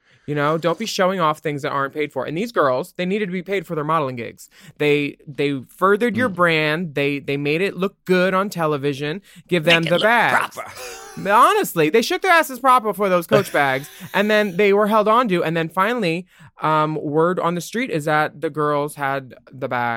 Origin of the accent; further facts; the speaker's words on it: United States; We're the American Queens. We're not the UK girls, but they are sickening.